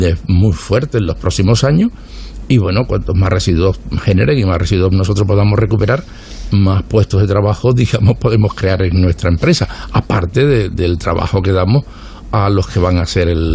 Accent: Seville, Andalusia, Spain; also born or lived in Madrid; Yo estaba en Madrid mucho tiempo porque después de terminar la carrera había muchas más oportunidades de trabajo en Madrid que en Sevilla. Volví una etapa cuando la preparación de la Expo, tuve unos años excelentes aquí en Sevilla

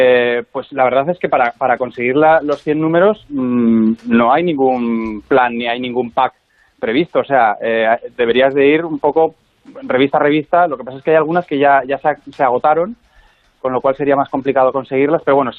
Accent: Zaragoza, Aragon, Spain; yo que soy de Zaragoza, sufriendo, por otro lado

